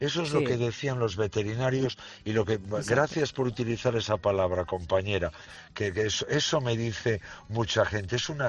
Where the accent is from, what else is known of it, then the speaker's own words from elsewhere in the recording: Galicia, Spain; Yo reconozco que soy, como buen gallego, soy un gran pesimista.